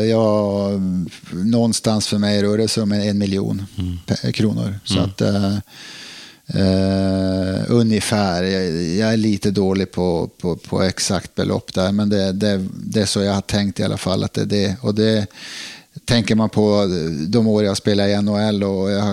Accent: Piteå, Norrbotten County, Sweden; also born or lived in Luleå; som jag har vuxit upp tillsammans med i Piteå och Luleå.

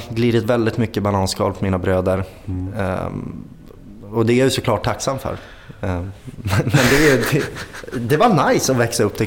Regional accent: Östersund, Jämtland County, Sweden; Men jag är stolt jämtlänning, men jag kommer ju från Östersund, men det är också stolt över.

